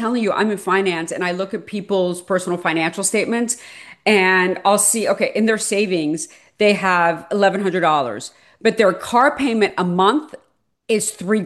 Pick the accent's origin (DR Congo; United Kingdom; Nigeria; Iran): Iran; English is a second language; now in United States; I'm an immigrant, so I wasn't taught financial literacy. My parents didn't know. Because I'm from Iran